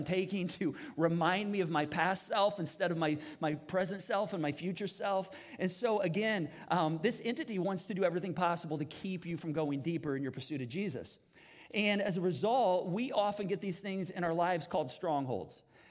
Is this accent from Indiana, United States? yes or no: yes; Indianapolis, Indiana, United States; I'm from Indianapolis.